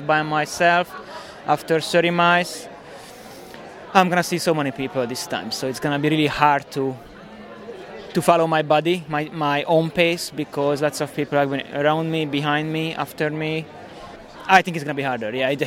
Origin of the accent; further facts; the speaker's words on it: Hungary; I'm from Hungary.